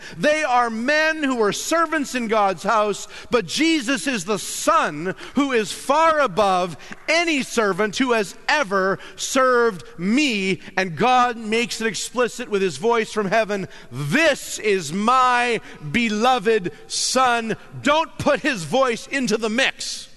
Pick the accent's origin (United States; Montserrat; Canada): Canada; I'm from Canada, and I just got to do this every chance I get.